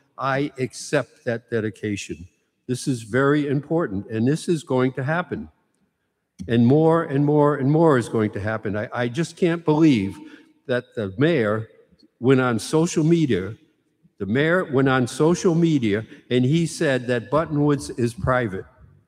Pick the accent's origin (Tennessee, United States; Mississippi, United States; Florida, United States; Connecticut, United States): Connecticut, United States; People may not realize this, but when I was a kid growing up in Western Connecticut, I had to go to the post office.